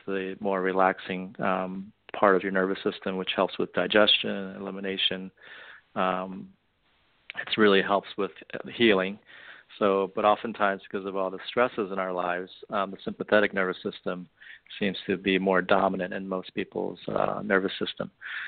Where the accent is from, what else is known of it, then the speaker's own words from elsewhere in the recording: East Coast, United States; I grew up on the East Coast and always had a desire to live on the West.